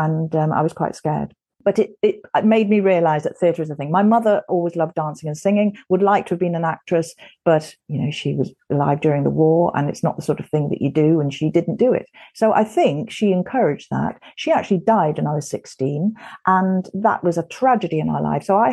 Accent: Morecambe, North West England, United Kingdom; I'm from the north of England. I'm from the north. I'm from Lancashire. Morecambe was, when I was little, had lots of theatres.

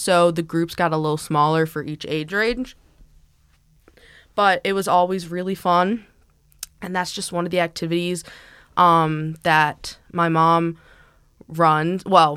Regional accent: Buffalo, New York, United States; or I'm from Buffalo, so we had a lot of snow days.

